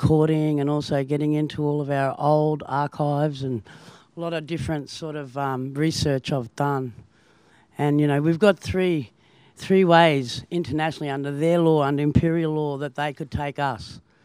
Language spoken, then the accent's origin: English; Queensland, Australia; I'm from Queensland, so yeah, I tell people that aren't from this country that it's like the deep south in America.